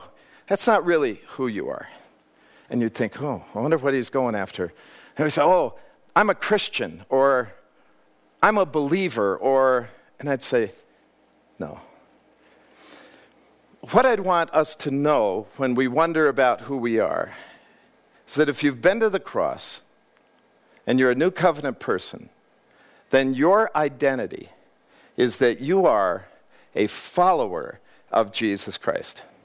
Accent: Chicago, Illinois, United States; Now, I'm from Chicago. I'm not going to talk a lot about that because it'll make you covet. But I'm from Chicago.

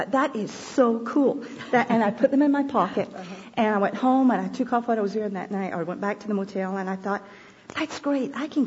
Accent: Scotland, United Kingdom; moved away as an adult; now in United States; I'm from Scotland. I know about tea parties. I did tea parties all my life. I came to the States 25 years ago when I married an American GI.

